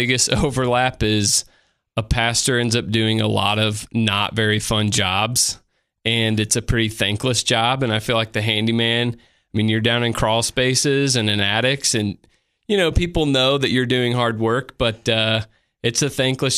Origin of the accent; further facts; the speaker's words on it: Illinois, United States; now in Tennessee, United States; No, I'm from Central Illinois originally.